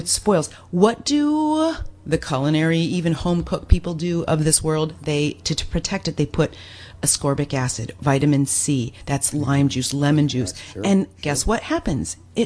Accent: Michigan, United States; also born or lived in Ohio / West Virginia; I should say Midwest, because I was born in Ohio, moved to Michigan, or actually moved to West Virginia. I tried to forget about that time. No, I'm kidding. West Virginia is beautiful, but then up into Michigan for my sort of middle school and high school

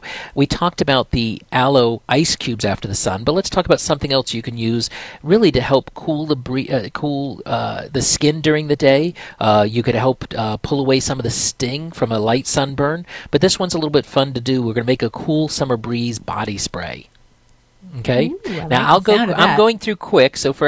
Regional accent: Florida, United States; because I'm from Florida

